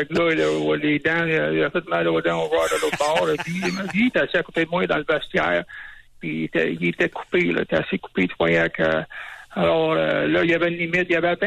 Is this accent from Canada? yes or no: yes; Quebec, Canada; Je parlais en anglais assez facilement, c'est que je viens de Témiscamingue.